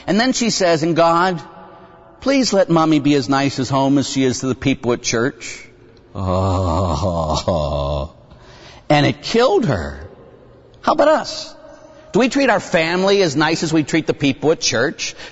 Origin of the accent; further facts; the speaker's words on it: Pittsburgh, Pennsylvania, United States; born or raised there